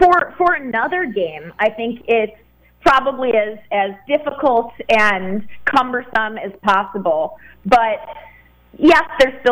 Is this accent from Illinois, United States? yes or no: yes; Chicago, Illinois, United States; But it was interesting because I grew up in Chicago, and that was the 90s were, the best time to grow up in Chicago.